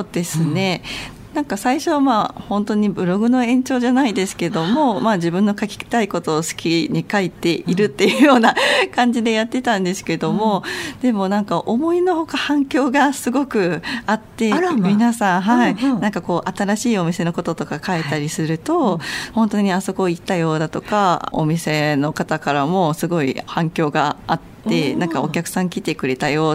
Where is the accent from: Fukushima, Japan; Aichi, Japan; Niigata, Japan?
Aichi, Japan; Seto; きっかけとしては私が瀬戸市出身で、それでしばらく10年ぐらいですね、関東の方に出ていたんですけども